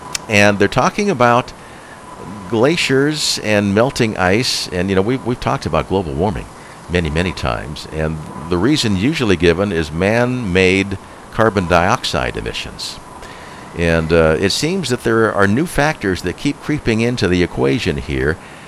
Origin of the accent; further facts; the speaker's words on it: Cincinnati, Ohio, United States; Yes, I'm from Cincinnati.